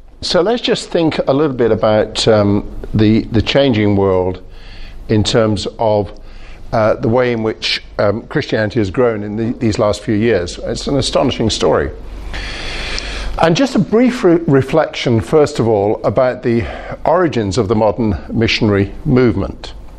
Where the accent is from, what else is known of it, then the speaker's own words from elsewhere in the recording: Scotland, United Kingdom; also born or lived in India; I was born in India. I was brought up in Scotland. I've got English parents. And I've lived in a few places around the world over the years.